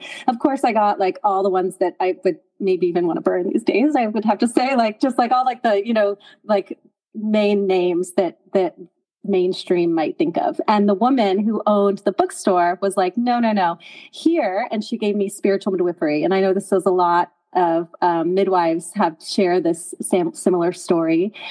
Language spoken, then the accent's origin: English; Georgia, United States; So I grew up in Georgia, actually.